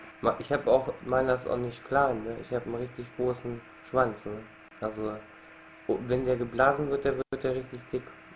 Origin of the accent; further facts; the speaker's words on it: Hanover, Lower Saxony, Germany; Ja, ich bin 29. Ich komme aus Hannover.